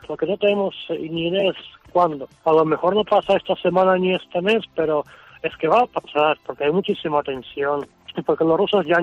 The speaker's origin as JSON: {"language": "Spanish", "country": "Ukraine", "said": "parece que somos los ucranianos los malos"}